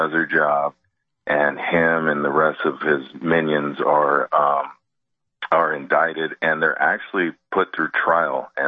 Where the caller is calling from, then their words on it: California, United States; I'm calling from Cali.